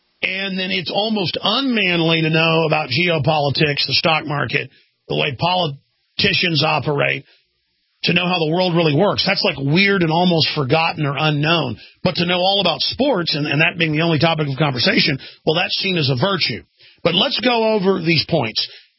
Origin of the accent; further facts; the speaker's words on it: Dallas, Texas, United States; sitting there every Sunday and, of course, Monday nights with my parents growing up in Dallas, Texas, watching people like Roger Staubach play